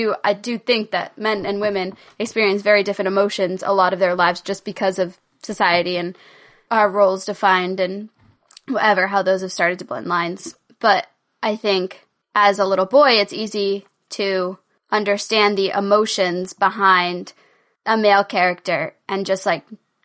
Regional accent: United States; Like I'm from the United States, you're from Great Britain, you're from Ireland.

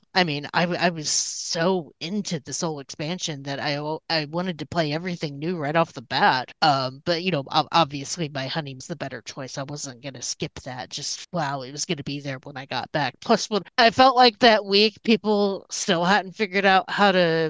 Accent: Kansas, United States; Just because I'm from Kansas, so my whole area is rolling farmland

